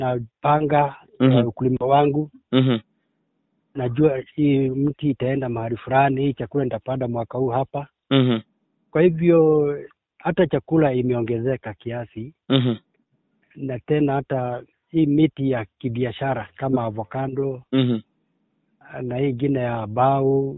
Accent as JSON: {"language": "Swahili", "town": "Dakaine", "region": "Murang'a County", "country": "Kenya", "said": "Natoka eneo la Murang'a. Area yangu ni mahali inaitwa Dakaine. Mimi ni mkulima mdogo, nalima hapa area ya Dakaine."}